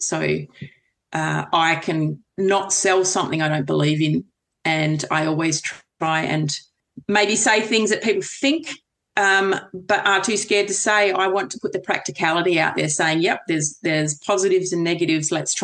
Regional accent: Lake Grace, Western Australia, Australia; So I was born in Lake Grace in Western Australia and grew up south of Killarney on the Rabbit Proof Fence Road with three brothers, and I just wanted to be a farmer. I'm a fifth generation Australian farmer.

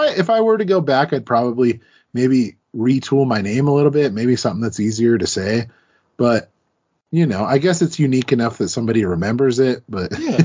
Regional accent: Utah, United States; so I'm from Utah. There's a lot of mountains here in Utah.

